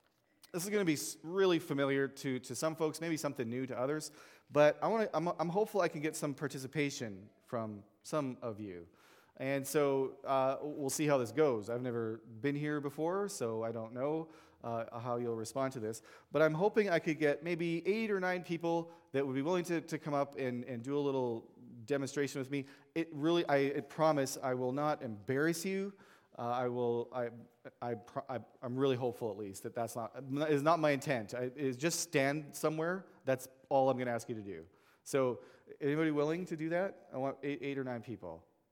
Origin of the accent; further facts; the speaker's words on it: Edmonton, Alberta, Canada; also born or lived in Saskatchewan; I was born in Saskatchewan, and my family moved away to Edmonton for my early childhood. And so I grew up cheering for the Oilers